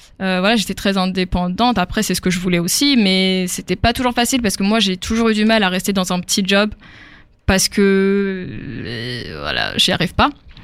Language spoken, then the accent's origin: French; France; ils savaient même pas que j'étais française